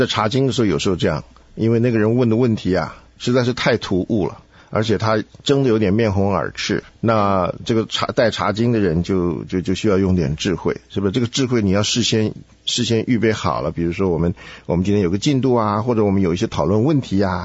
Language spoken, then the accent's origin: Chinese; United States; 至少这是我们在美国长大的这些人了